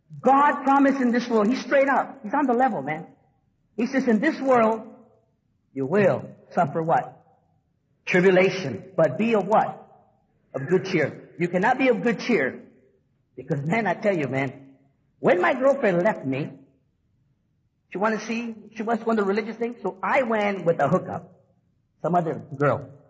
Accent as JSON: {"language": "English", "town": "Los Angeles", "region": "California", "country": "United States", "said": "And yes, I'm from East LA. And yes, I cry."}